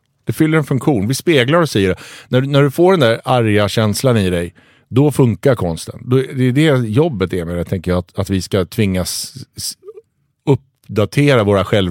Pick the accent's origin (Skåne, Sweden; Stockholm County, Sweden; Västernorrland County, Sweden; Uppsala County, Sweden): Stockholm County, Sweden; Stockholm; also born or lived in Ronneby; Jag flyttade från Ronneby när jag var 2, så jag har bott i Stockholm sedan dess.